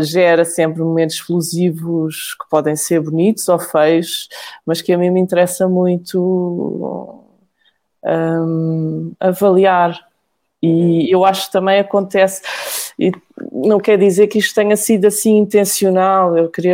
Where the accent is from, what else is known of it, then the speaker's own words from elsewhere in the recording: Portugal; moved away as an adult; como eu saí muito jovem de Portugal, saí com 22 anos.